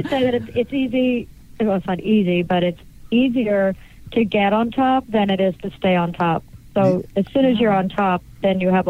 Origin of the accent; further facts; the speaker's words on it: Miami Beach, Florida, United States; moved away as an adult; also born or lived in Los Angeles; Well, I was actually born and raised in Miami Beach, and I went out actually for a vacation when I was really young. I don't know, I was probably 19, 20, and I went out for a vacation and fell in love and stayed there